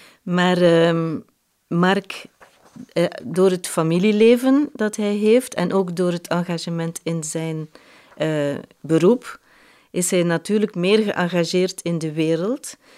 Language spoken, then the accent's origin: Dutch; Bruges, West Flanders, Belgium; ik kom uit Brugge. Ik ben geboren uit een Brugse papa en een Leuvense mama. Ik ben de oudste van 7